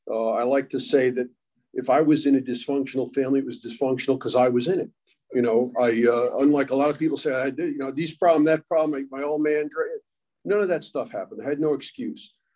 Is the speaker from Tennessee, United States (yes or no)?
no; New York, United States; I grew up in New York, back in the day when 18 was the legal drinking age